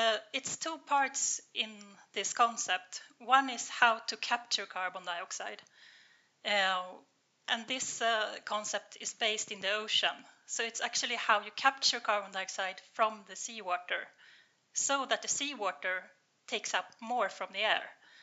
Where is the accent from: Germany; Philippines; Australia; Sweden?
Sweden; Nacka, Stockholm County; I'm from Stockholm. I grew up in Nacka, where I also live right now.